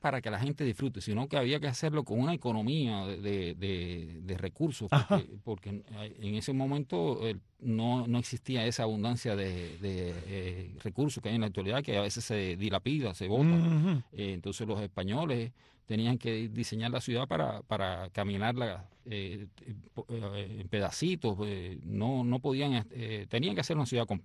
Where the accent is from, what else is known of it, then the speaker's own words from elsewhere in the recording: Santa Clara, Villa Clara, Cuba; also born or lived in Havana; Yo nací en Santa Clara y viví ahí hasta los 18 años que me fui a estudiar ya biología y demás.